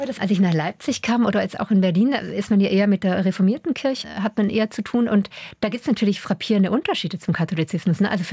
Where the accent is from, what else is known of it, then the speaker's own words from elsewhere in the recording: Vorarlberg, Austria; ich bin in Vorarlberg aufgewachsen, in einem sehr katholischen Land, und bin auch groß geworden im Katholizismus und auch gerne.